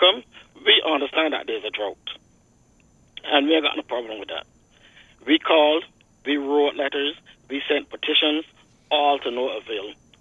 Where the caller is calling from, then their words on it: Sherbourne, Saint John, Barbados; I'm calling from Sherbourne in St. John.